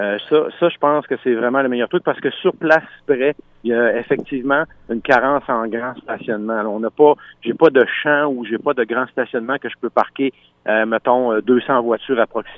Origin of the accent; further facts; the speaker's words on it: Rivière-du-Loup, Quebec, Canada; Et je suis de Rivière-du-Loup.